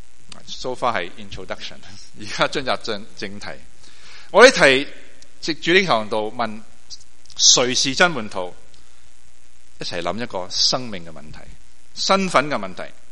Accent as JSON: {"language": "Cantonese", "region": "Guangdong", "country": "China", "said": "即系唔系好似我广东人见到面唔系好礼貌？"}